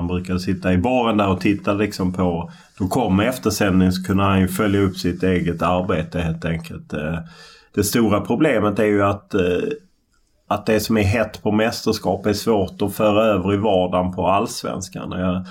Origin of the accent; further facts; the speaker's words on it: Lund, Skåne, Sweden; Jag är uppvuxen i Lund